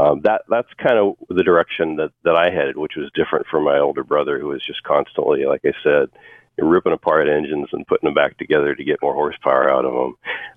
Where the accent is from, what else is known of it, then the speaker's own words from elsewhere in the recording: Washington, United States; I grew up in up in Washington State, and it was mainly due to my dad and my two older brothers being into vehicles.